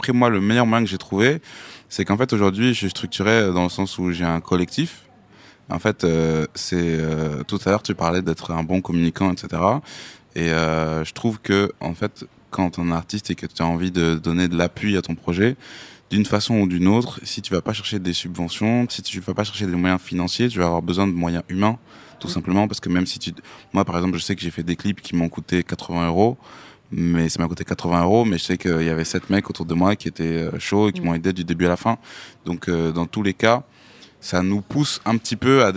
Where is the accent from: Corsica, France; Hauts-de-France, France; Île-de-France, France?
Hauts-de-France, France; Amiens; Donc, c'est ça ma région d'origine, donc c'est la Somme, le Nord maintenant, parce qu'il y a eu une fusion.